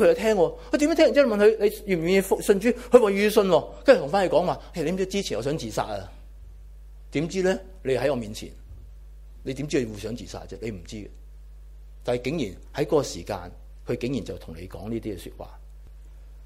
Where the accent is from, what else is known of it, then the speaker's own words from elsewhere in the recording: Hong Kong; 我哋都系香港人，好醒目嘅